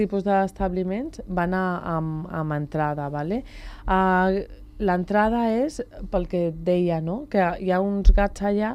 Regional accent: Barcelona, Catalonia, Spain; jo sóc de Barcelona, visc allà, però he treballat molt de temps aquí a Sant Cugat.

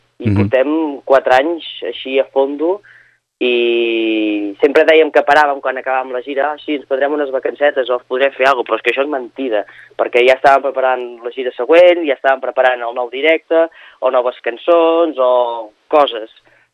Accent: Catalonia, Spain; Jo, perquè soc d'Osona, i sé que aquí hi ha molt caliu, hi ha molta vidilla musical

